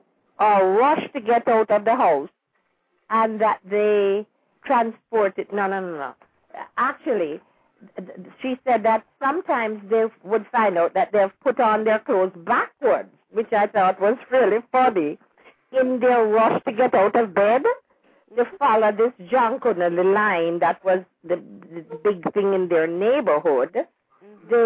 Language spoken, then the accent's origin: English; Kingston, Jamaica; because we're all from Jamaica, or because we're all from Kingston, we knew everybody else